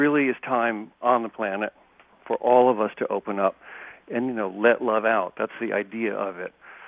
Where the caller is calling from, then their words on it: Fairfax, California, United States; From Fairfax, my home in Fairfax.